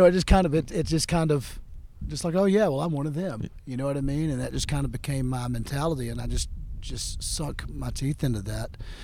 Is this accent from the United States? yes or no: yes; Alabama, United States; But I'm from Alabama, and I know that there were people diving for mussels back in the day